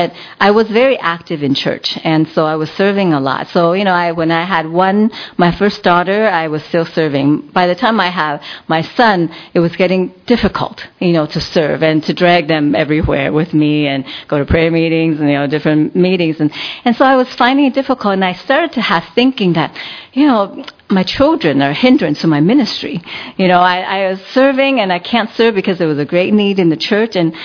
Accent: Taiwan; English is a second language; I think when I was growing up in Taiwan

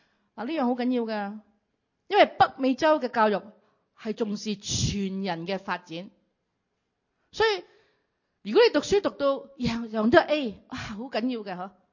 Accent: Canada; 嗱，你睇下外國人啦，即係我哋加拿大人啦

